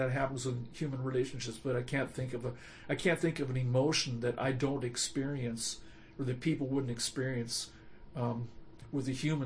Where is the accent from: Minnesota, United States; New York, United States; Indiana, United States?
Minnesota, United States; I said, I'm from Minnesota